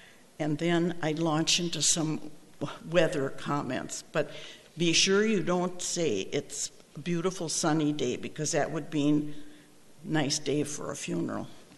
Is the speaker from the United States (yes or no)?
yes; Washburn, Wisconsin, United States; I'm from Washburn, Wisconsin.